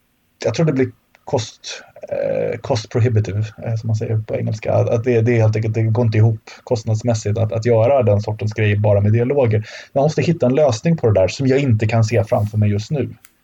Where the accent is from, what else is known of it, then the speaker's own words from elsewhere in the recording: Sweden; Mitt liv har varit magasinerat hemma i Sverige de senaste 4 åren.